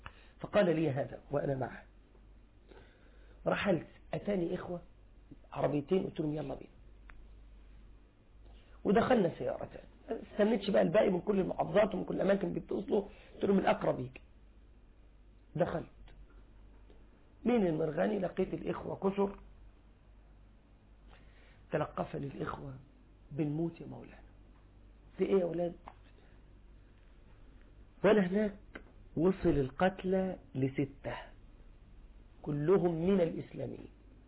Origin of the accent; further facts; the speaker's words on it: Egypt; عندنا في مصر إعلامي مصر الكذب معهم له رجلان ويدان وعينان وأذنان